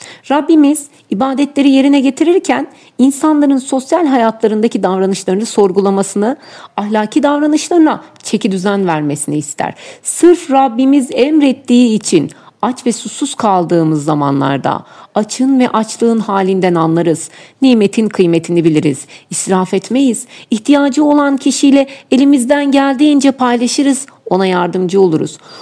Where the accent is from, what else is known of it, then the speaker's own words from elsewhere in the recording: Isparta, Turkey; Aslen Ispartalıyım.